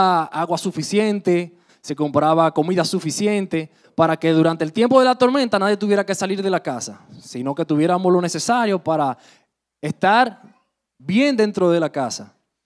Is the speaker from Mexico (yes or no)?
no; Dominican Republic; Muchas veces nosotros como dominicanos, aún en medio de la checha, decimos, no, que eso fue el diablo.